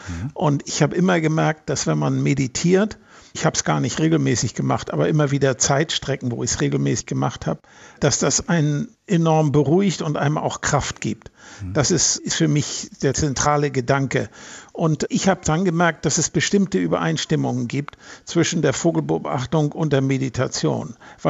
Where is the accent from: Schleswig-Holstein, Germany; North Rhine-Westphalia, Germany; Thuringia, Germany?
Schleswig-Holstein, Germany; Kiel; Ich bin in Kiel aufgewachsen und in Kiel gibt es einen Park